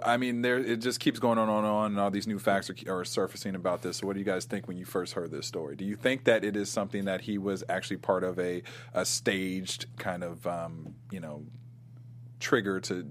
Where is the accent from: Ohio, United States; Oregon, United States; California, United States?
Ohio, United States; also born or lived in New York; I mean, I'm from Ohio, but I lived in New York for a long time. Exactly. So sometimes I say I'm from New York.